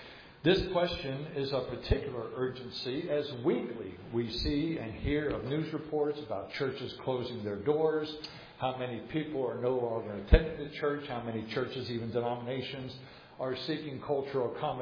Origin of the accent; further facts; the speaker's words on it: New Jersey, United States; Folks, I'm from New Jersey. I have never been called brilliant.